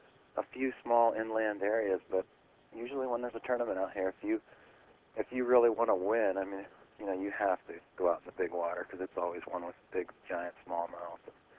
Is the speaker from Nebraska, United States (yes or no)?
no; Pennsylvania, United States; there's nothing that compares from what I've seen to the fishing right here in my hometown here, Presque Isle Bay and Lake Erie.